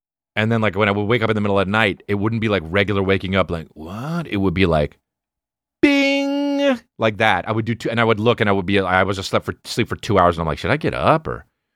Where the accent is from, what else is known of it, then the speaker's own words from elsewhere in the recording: New Jersey, United States; because I'm from Jersey